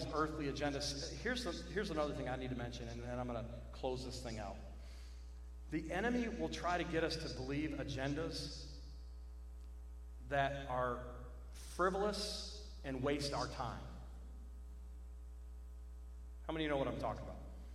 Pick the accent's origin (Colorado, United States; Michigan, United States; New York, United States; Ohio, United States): Michigan, United States; now in Louisiana, United States; I was born and raised in Michigan, but I don't know. I can play golf year-round here in Louisiana.